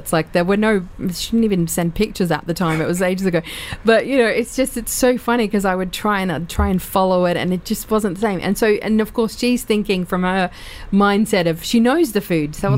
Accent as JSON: {"language": "English", "country": "Australia", "tie": "born or raised there", "said": "Nigerian, grew up in England, in the UK. My family's of Iraqi background. We grew up in Australia."}